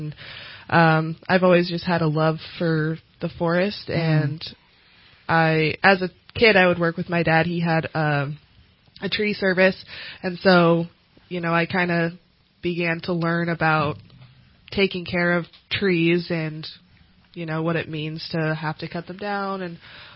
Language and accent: English; Tahoe, United States; So how I got into this, I grew up in Tahoe.